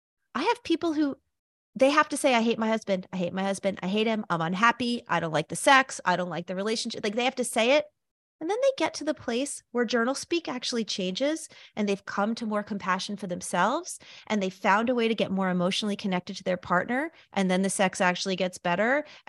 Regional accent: New York, United States; I feel like as a New Yorker

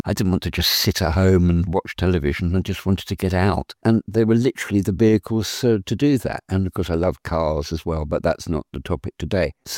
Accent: South East England, United Kingdom; I grew up in the Home Counties

